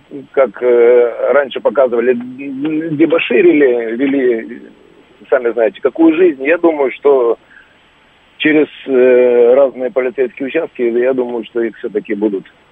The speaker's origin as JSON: {"language": "Russian", "town": "Melitopol", "region": "Zaporizhzhia Oblast", "country": "Ukraine", "tie": "born or raised there", "moved": "yes", "lives_now": "Moscow, Russia", "said": "Я родом из Мелитополя."}